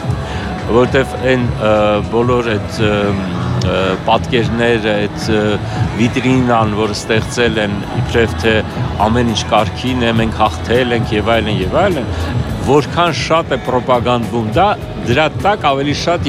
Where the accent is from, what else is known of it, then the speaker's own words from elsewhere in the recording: Yerevan, Armenia; also born or lived in Artsakh; ես ծնվել եմ Արցախում, բայց 1 տարեկանում տեղափոխվել իմ ընտանիքը Երևան, և ես ըստ էության Երևանում եմ մեծացել, բայց միշտ կապը բնականաբար կար Արցախի հետ